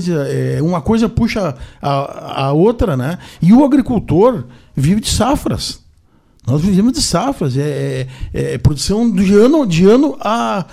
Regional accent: Brazil; A causa é toda, é nossa, somos brasileiros.

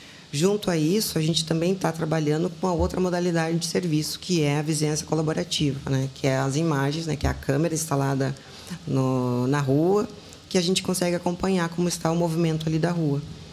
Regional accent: Camaquã, Rio Grande do Sul, Brazil; Somos de Camaquã. Já temos lá a empresa há 30 anos

